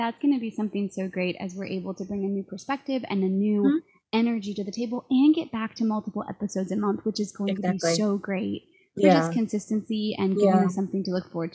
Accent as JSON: {"language": "English", "region": "Southern United States", "country": "United States", "said": "your history of being a New Englander versus me being a Southerner"}